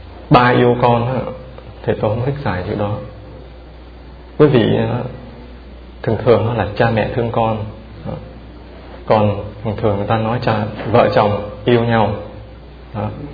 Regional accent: Northern Vietnam, Vietnam; Tại vì tôi là người Bắc, trước hết, hai nữa là tôi hay thích và muốn phân biệt.

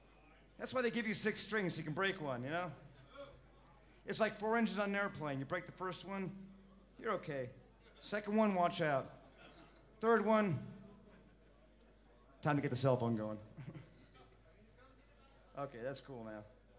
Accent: Los Angeles, California, United States; I'm from Los Angeles, where we drive a lot.

